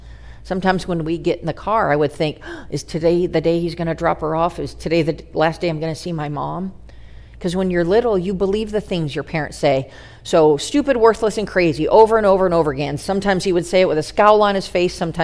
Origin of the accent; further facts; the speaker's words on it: New York, United States; as a little girl, I grew up in Western New York.